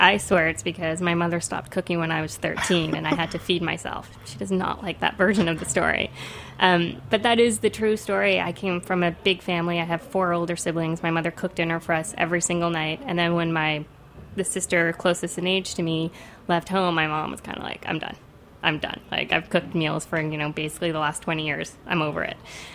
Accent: Toronto, Ontario, Canada; also born or lived in Ottawa; I am from Canada. I was born in Ottawa, but I grew up in Toronto.

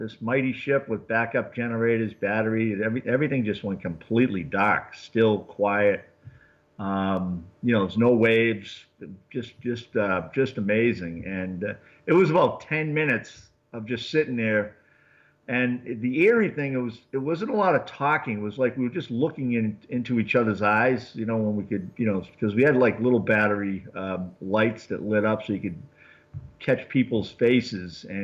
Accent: Massachusetts, United States; I come from Massachusetts. I grew up in Massachusetts, a few miles outside of Boston, downtown Boston, in a small suburb.

